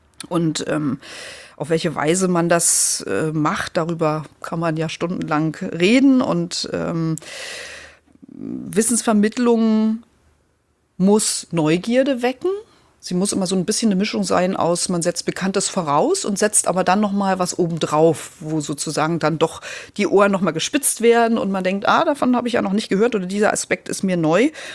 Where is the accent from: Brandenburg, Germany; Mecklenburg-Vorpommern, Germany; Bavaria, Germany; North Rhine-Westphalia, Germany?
Brandenburg, Germany; Lübbenau; also born or lived in Eisleben; now in Hamburg, Germany; Also ich bin ja in der Lutherstadt Eisleben geboren worden, weil meine Großeltern damals lebten, dann eben in Lübbenau aufgewachsen, in den neuen Bundesländern, mit dem Mauerfall dann nach Hamburg gekommen.